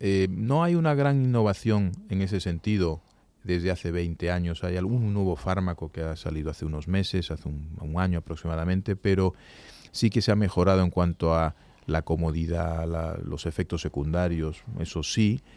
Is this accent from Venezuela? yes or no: no; Galicia, Spain; sobre todo en mi tierra, en Galicia, en Asturias, tal, en esa zona